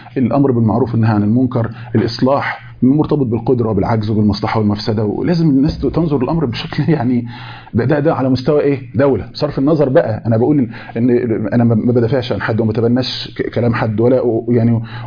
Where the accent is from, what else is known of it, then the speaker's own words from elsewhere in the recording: Egypt; مثلا هل يتصور ان مثلا عندنا في مصر